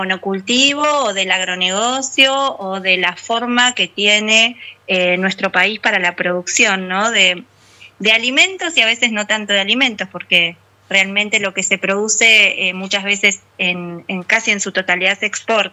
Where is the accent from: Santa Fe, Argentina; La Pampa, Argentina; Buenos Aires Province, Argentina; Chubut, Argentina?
Buenos Aires Province, Argentina; Necochea; Yo soy de Necochea, vivo en la ciudad de Necochea, provincia de Buenos Aires.